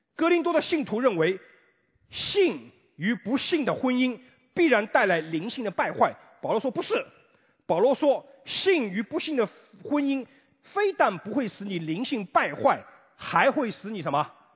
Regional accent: China; 其实跟我们中国传统的一种思想很像。我们中国人常常说一张床出不了什么两种人

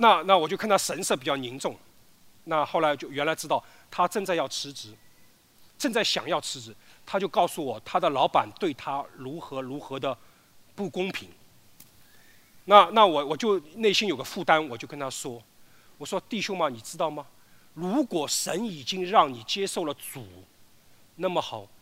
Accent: China; 但下一代我们中国人的文化都完了

